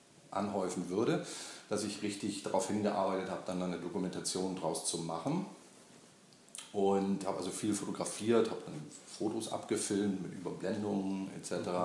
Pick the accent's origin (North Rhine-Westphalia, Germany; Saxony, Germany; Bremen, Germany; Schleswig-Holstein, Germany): Bremen, Germany; Bremerhaven; Und habe in meiner Heimatstadt Bremerhaven beim Elternhaus so einen kleinen Extra-Raum gehabt